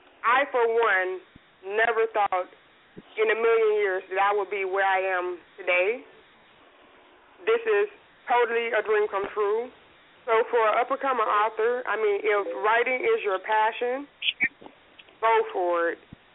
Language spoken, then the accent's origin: English; Florida, United States; now in North Carolina, United States; I am originally from Florida. I just relocated here to North Carolina. I am stationed in Pembroke. I relocated here in October of last year.